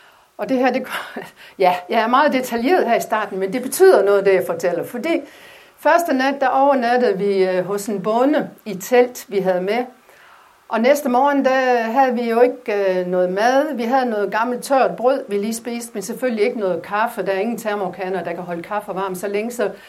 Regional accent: Hundborg, North Denmark Region, Denmark; Jeg kommer fra Hundborg i Thy.

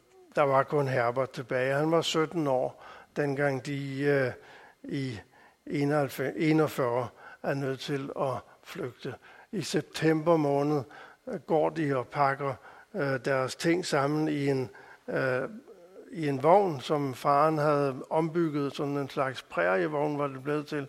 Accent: Capital Region of Denmark, Denmark; Men jeg er jo født og opvokset på Bornholm, det kan I høre.

